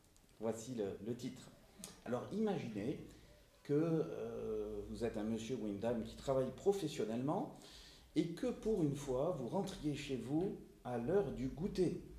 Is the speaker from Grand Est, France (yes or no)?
no; Istres, Provence-Alpes-Côte d'Azur, France; Je viens d'Istres, je fais partie d'une église des communautés assemblées évangéliques de France depuis une trentaine d'années. Et nous sommes donc des chrétiens protestants évangéliques comme vous.